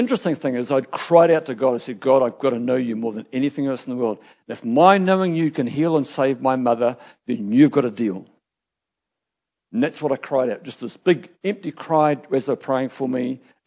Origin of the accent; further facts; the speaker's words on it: New Plymouth, Taranaki, New Zealand; Now, I grew up in New Plymouth, 27 years, lived there.